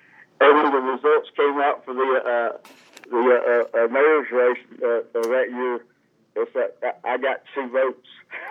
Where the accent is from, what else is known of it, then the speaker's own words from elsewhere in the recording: Sugar Hill, United States; it was great growing up in Sugar Hill